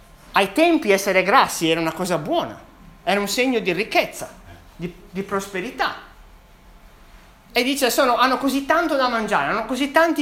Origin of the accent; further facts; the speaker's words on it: Sardinia, Italy; io sono sardo, la polenta non è una cosa che noi mangiamo.